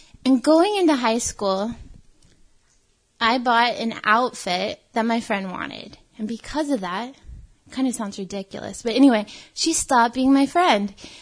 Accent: California, United States; I grew up in California.

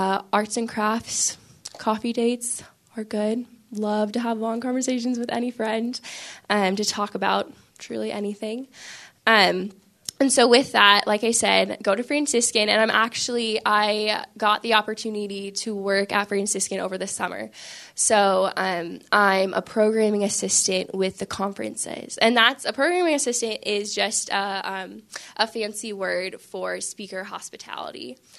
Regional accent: Washington, United States; now in Ohio, United States; Yes, I'm from Washington State. I love the outdoors. I love hiking. It is really hard to be in Ohio because there's not a lot of mountains.

